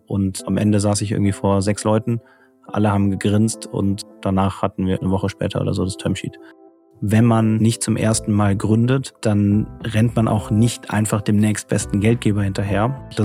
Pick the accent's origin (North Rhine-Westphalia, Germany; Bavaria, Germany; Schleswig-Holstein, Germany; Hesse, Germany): North Rhine-Westphalia, Germany; Cologne; Genau, also wir sind beide aus Köln